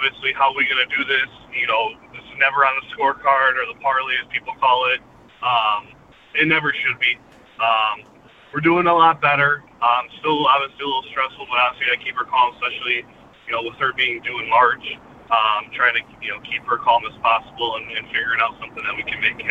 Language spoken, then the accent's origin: English; Muskego, Wisconsin, United States; especially growing up in Muskego